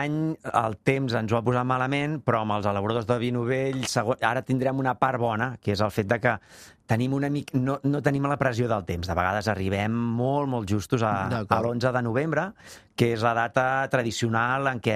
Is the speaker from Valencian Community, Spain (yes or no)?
no; Manresa, Catalonia, Spain; Jo sóc cap de Manresa